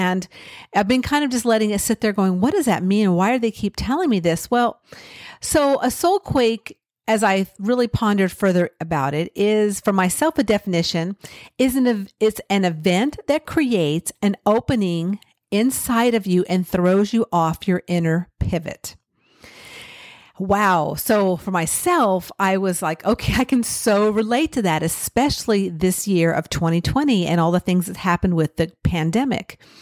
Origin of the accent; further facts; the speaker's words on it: California, United States; So for myself, I grew up in California